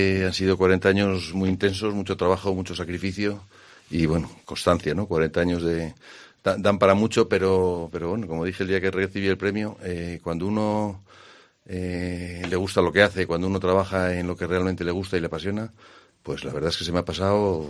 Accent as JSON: {"language": "Spanish", "town": "La Bañeza", "region": "Castile and León", "country": "Spain", "tie": "born or raised there", "said": "La Bañeza para mí es mi pueblo, ¿qué quieres que te diga? Yo estoy orgulloso de ser de La Bañeza, orgulloso de haber hecho nuestros negocios, la mayor parte de ellos en La Bañeza"}